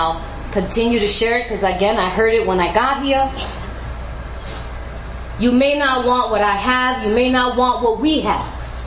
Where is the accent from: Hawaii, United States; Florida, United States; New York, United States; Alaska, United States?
New York, United States; New York City; now in California, United States; Okay, I always say I'm from New York, but I live in California. I'm the Puerto Rican girl from New York City. I don't know if you got Puerto Ricans out here.